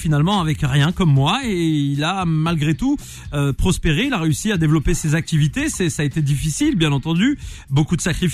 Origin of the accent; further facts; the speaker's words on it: Nantes, Pays de la Loire, France; Je suis nantais d'origine. Alors, vous comprendrez que j'ai grandi, j'étais bercé par le FC Nantes.